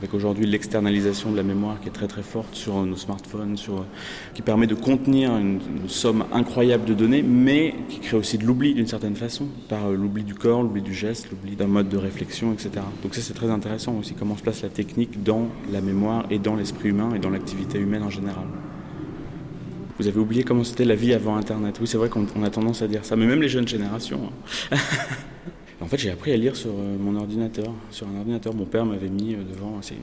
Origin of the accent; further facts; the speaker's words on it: France; moved away as an adult; now in Brussels, Belgium; Alors moi, je suis français, mais j'habite en Belgique depuis plus de 13 ans et j'habite à Bruxelles.